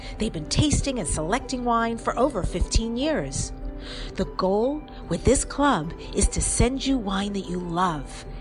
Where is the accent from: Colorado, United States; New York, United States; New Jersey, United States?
New York, United States; I'm from New York too, so I love that.